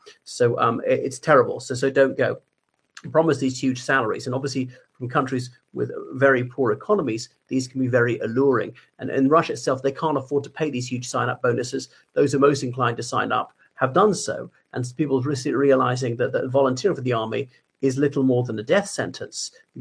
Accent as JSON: {"language": "English", "region": "Northern Ireland", "country": "United Kingdom", "said": "Even I, as an Irishman, as a Briton, had a trouble renting a place when I was in Moscow."}